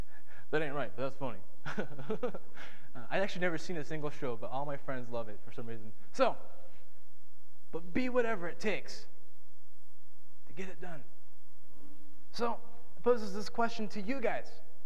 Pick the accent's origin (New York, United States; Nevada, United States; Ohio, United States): Ohio, United States; now in Pennsylvania, United States; Or, I'm sorry, I'm in Pennsylvania now. I'm from Ohio.